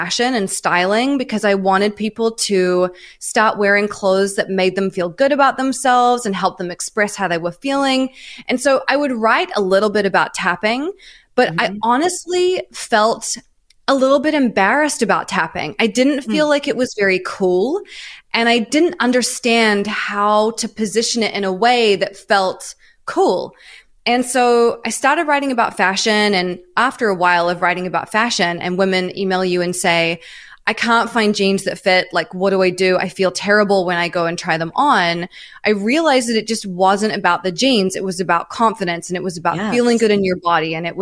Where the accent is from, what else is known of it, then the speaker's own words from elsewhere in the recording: New Zealand; now in Australia; I'm from New Zealand originally, and I moved to Australia. I lived in Melbourne for about a year and a half, I think.